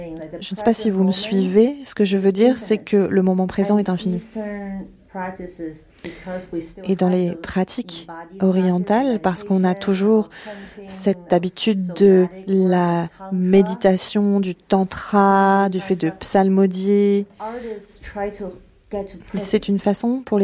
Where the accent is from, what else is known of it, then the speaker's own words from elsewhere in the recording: China; now in France; Je suis chinoise